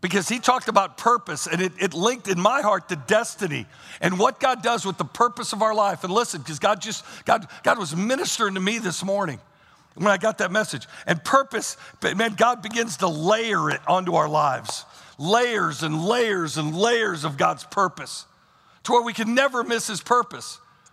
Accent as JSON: {"language": "English", "town": "St. Louis", "region": "Missouri", "country": "United States", "said": "Where are you from? Just outside St. Louis."}